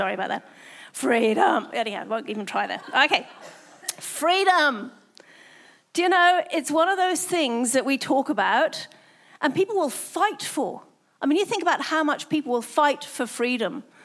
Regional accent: England, United Kingdom; now in Brisbane, Australia; I'm from England. I should be used to the cold.

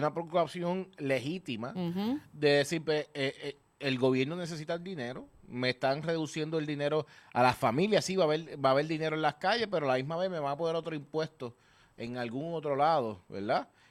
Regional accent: Puerto Rico; Nos beneficia a nosotros como puertorriqueños.

